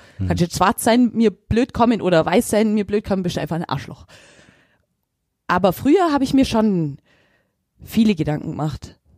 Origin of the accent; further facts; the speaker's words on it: Augsburg, Bavaria, Germany; ich bin schon in Pfersee aufgewachsen